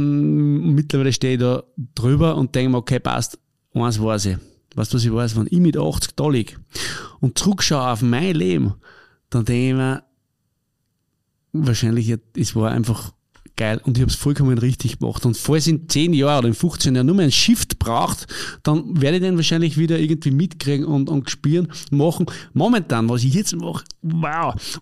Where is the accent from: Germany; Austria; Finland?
Austria; Upper Austria; wie es bei uns im Mühlviertel üblich ist